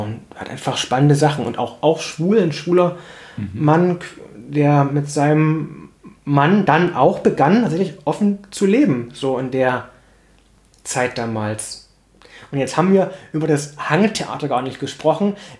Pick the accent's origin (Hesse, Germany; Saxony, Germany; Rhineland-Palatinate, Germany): Saxony, Germany; Plauen; Da, wo ich aufgewachsen bin, in dem Stadtteil in Plauen, gab es einen Jugendclub und ein Jugendtheater